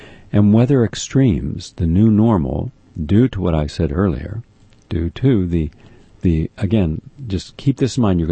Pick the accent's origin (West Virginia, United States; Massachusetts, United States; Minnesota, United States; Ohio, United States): West Virginia, United States; In West Virginia, my home state, the January chemical spill that contaminated drinking water for 300,000 West Virginians around Charleston garnered immense media coverage.